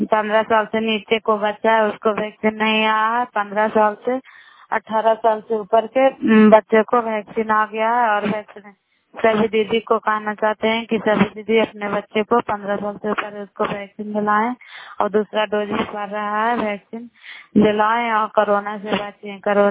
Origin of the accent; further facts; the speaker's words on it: Karai, Bihar, India; नालंदा जिला कराय ब्लॉक मकराता पंचायत, हम कराय ब्लॉक के निवासी हूँ।